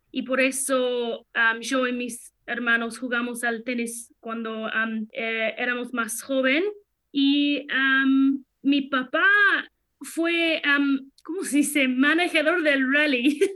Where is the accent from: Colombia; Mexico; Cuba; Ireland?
Ireland; Mallow, County Cork; Spanish is a second language; cuando tuve 17 años empezó un equipo en mi pueblo. En Malo, acá en el sur de Irlanda